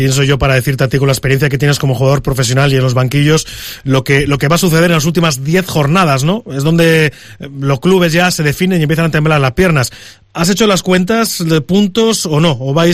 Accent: Cantabria, Spain; superando los 5 o 6 últimos puestos de la tabla porque somos cántabros

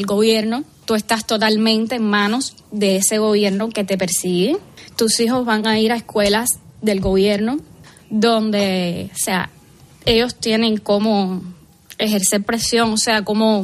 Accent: Pinar del Río, Cuba; nosotros somos del occidente del país, somos de Pinar del Río

